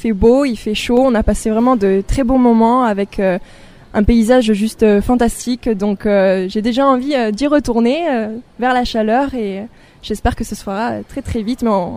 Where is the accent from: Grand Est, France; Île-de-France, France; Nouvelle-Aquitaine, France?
Nouvelle-Aquitaine, France; Bergerac; je suis toujours restée dans mon Périgord qui me tient vraiment à cœur, tout particulièrement Bergerac